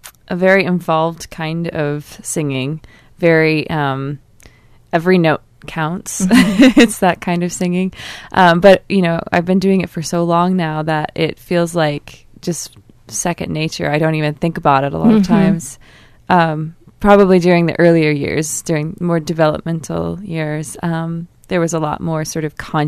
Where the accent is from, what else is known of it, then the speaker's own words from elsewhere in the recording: Sitka, Alaska, United States; my hometown of Sitka, Alaska.